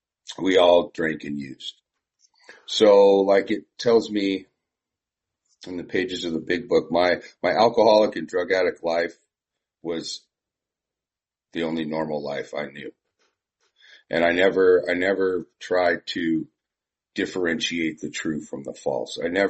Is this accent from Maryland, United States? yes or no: no; San Diego, California, United States; So as I said … I'm from San Diego.